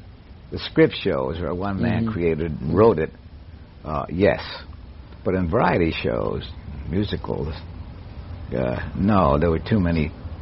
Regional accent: Connecticut, United States; I'm from the East. I'm originally from Connecticut.

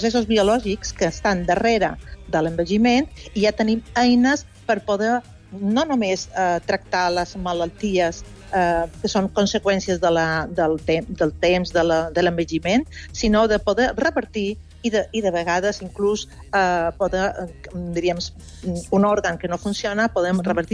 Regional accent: Balearic Islands, Spain; now in Girona, Spain; Soc de Mallorca, però estic ara a Girona.

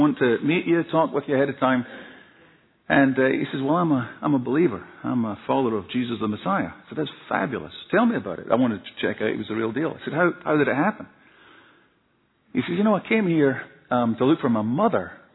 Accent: Scotland, United Kingdom; because I'm Scottish

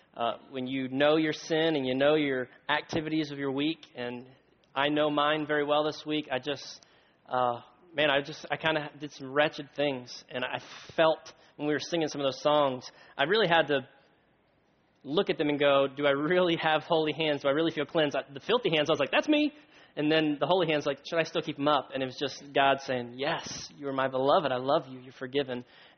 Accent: Miami, Florida, United States; I came from South Florida, Miami area.

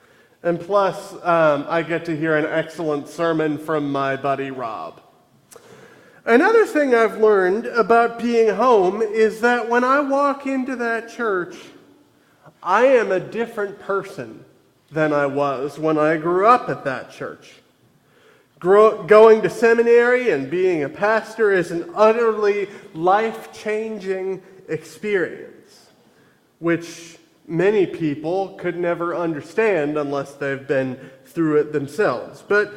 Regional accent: Neenah, Wisconsin, United States; I grew up in Neenah and still have a good relationship with the people at my home church, the Congregational United Church of Christ of Neenah, Menasha, where I was baptized and confirmed

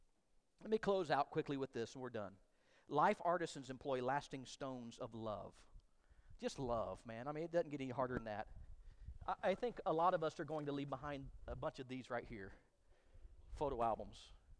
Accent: Tyler, Texas, United States; because I grew up in Tyler, Texas, I named my boy Tyler.

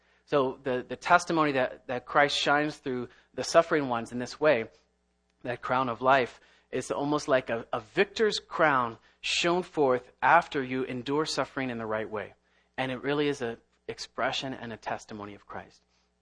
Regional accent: Kentucky, United States; accent: Kentucky; And I know my accent, I say crown probably the wrong way. My wife picks on me. The coloring crayons and crown in Kentucky, we say them the same way.

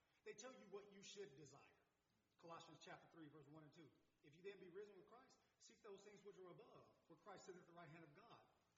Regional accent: Chattanooga, Tennessee, United States; And for me, being an underprivileged black kid growing up in Chattanooga, those encyclopedias were outdated anyway.

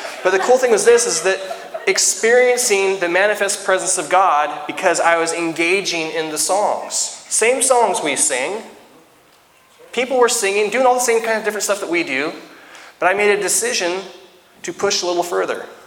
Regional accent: Washington, United States; So where are you from? Washington, D.C.? No, Washington State, you know.

